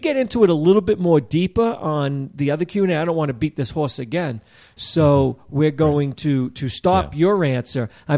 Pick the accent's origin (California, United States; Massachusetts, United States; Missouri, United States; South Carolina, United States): Massachusetts, United States; Boston; I grew up in Boston. We have moisture there.